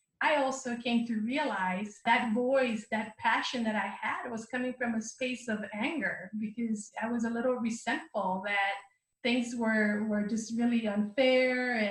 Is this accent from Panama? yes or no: yes; Panama; But growing up in Panama